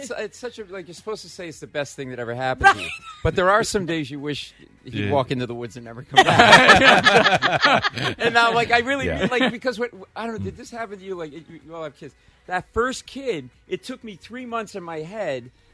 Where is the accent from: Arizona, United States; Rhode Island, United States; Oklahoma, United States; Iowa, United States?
Rhode Island, United States; Providence; And it's like kind of being home for me because I grew up in Providence.